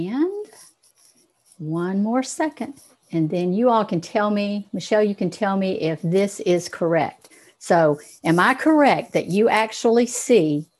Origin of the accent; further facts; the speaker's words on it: Waco, Texas, United States; So I'm from Waco, Texas, and there you go.